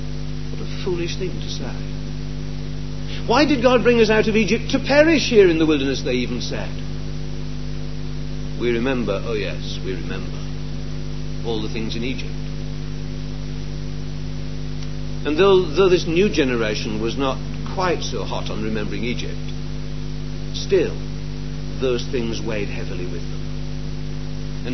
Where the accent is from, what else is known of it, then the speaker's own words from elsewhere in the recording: Huddersfield, Yorkshire and the Humber, United Kingdom; not an Englishman, I'm a Yorkshireman. The distinction is very important, I assure you. I come from the town of Huddersfield in the West Riding of Yorkshire